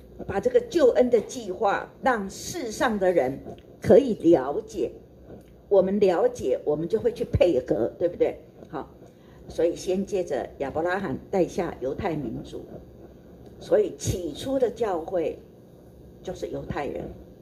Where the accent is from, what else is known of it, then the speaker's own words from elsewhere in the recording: China; 所以以前我们说四海之内皆兄弟耶，我们中国人不是这样讲吗？